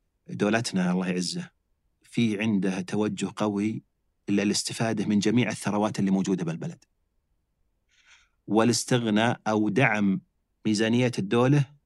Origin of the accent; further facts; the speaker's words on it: Saudi Arabia; حنا بلد صحراوي، بعض الناس ينكر أصلاً عندنا عسل. عندنا بالمملكة العربية السعودية أي شهر تجي تبي عسل ينتج